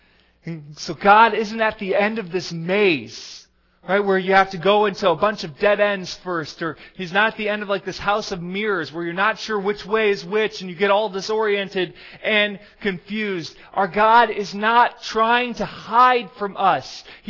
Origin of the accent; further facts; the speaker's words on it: Michigan, United States; The pastor of my home church that I grew up in Michigan